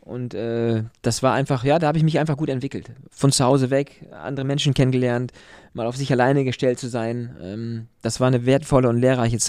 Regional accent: Lower Saxony, Germany; Und Dümmersee ist meine Heimat hier am Dümmer, kleinen Kreis Vechta.

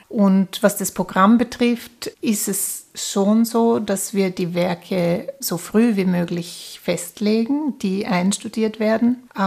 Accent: Klagenfurt, Carinthia, Austria; born there; Ich bin Geigerin und bin in Klagenfurt geboren und habe in Graz, Wien und den USA Violine studiert.

